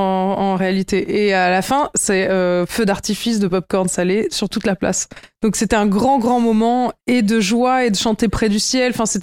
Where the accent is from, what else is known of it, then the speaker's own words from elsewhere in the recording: France; qui était américaine et de la moitié de ma famille qui était américaine et qui est venue en France. Donc, moi, j'ai grandi en France.